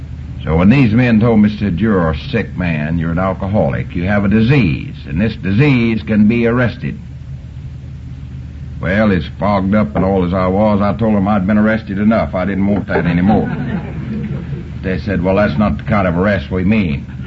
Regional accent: Abernathy, Texas, United States; I was raised out here in West Texas in a little town called Abernathy. 11 children.

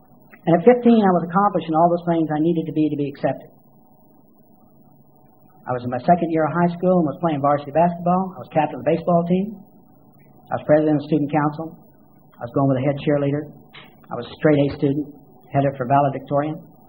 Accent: Oklahoma, United States; we just all looked pretty much alike where I grew up in Oklahoma

